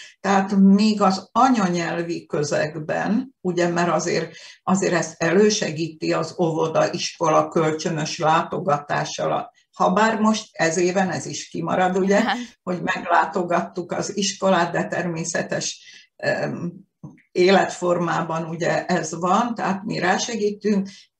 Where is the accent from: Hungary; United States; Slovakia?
Slovakia; Dunajská Streda, Trnava Region; én Dunaszerdahelyen nőttem fel